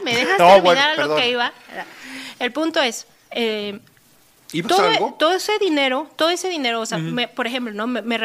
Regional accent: Iztapalapa, Mexico City, Mexico; Yo también salí de Iztapalapa, pero ahí me quedé.

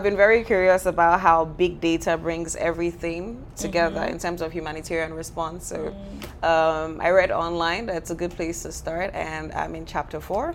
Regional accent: Nigeria; I'm from Nigeria, and we're here in Georgia State University

